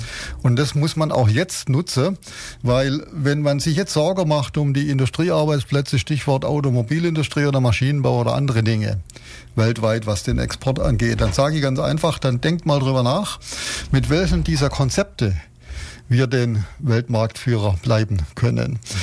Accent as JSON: {"language": "German", "town": "Ulm", "region": "Baden-Württemberg", "country": "Germany", "tie": "born or raised there", "said": "In meiner Kindheit in Ulm war es so, dass für uns das Wasserkraftwerk in Böfingen unter das war, wo wir wussten, da kommt unser Strom her."}